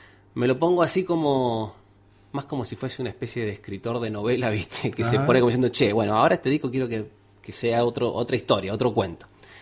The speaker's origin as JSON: {"language": "Spanish", "town": "San Rafael", "region": "Mendoza", "country": "Argentina", "tie": "born there", "also_born_or_lived": "Buenos Aires", "said": "yo nací en San Rafael y después estuve acá en Mendoza capital 2 años más o menos y después ya me fui a Buenos Aires"}